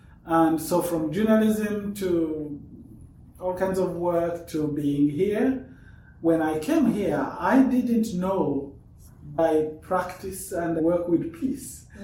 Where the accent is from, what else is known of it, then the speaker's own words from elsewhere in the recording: Rwanda; I come from Rwanda, a country that has gone through a lot, the better part of the 20th century and until today.